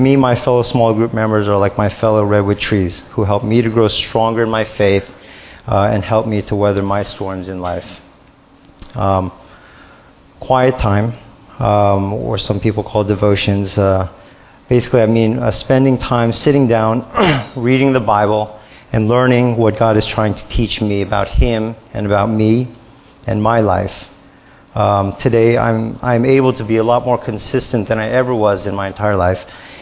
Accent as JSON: {"language": "English", "town": "Hillsboro", "country": "United States", "tie": "born or raised there", "said": "I grew up in Hillsboro, and I attended this high school."}